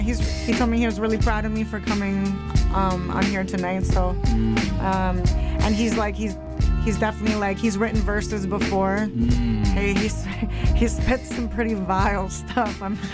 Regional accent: Victoria, British Columbia, Canada; born there; So I was actually born on the island. I was born in Victoria. Mm. I grew up here, but I was born there.

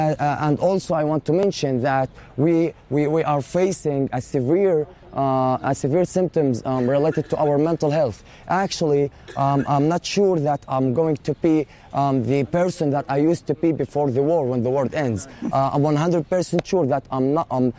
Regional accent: Rafah, Gaza Strip, Palestine; So I forced to move to another place at the same area, Rafah City, because I'm from Rafah

